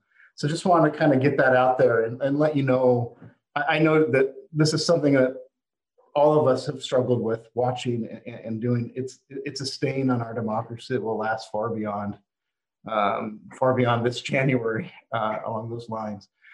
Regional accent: Nevada, United States; my home state Senator Harry Reid

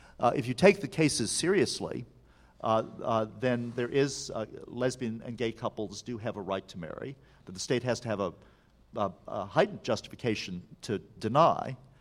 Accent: the South, United States; I grew up in the South. Loving versus Virginia was not accepted by the South or the United States with open arms.

